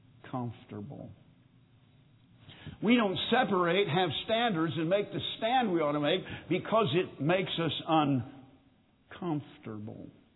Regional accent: Kansas, United States; I said, well, growing up in Kansas with nothing to block the wind in the middle of the winter, 20 below, wind chill factor of 40 below

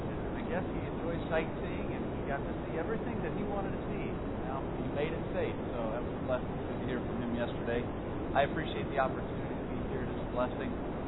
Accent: Missouri, United States; also born or lived in Iowa; I grew up in Missouri most of my life. Born in Iowa, actually, at the time. But raised in Missouri most of my life.

